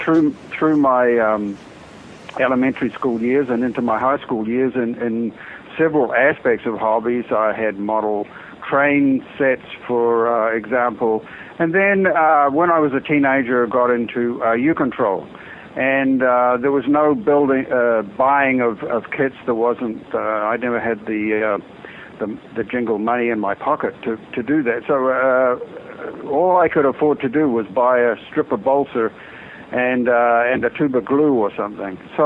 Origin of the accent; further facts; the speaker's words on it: New Zealand; born there; There wasn't a lot of money to go around, and I was born in New Zealand.